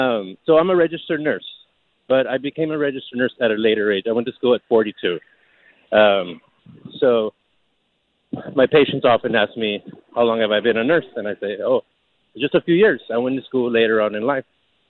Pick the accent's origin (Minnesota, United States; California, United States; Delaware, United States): California, United States; East Los Angeles; I grew up in East L.A. There was violence and drugs and gangs and stuff.